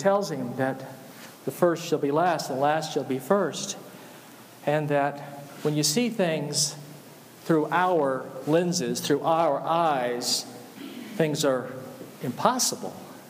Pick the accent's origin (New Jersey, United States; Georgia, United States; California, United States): Georgia, United States; Atlanta; I grew up in Atlanta. My mother's people were from Lynette, Alabama. It was right on the Georgia-Alabama line.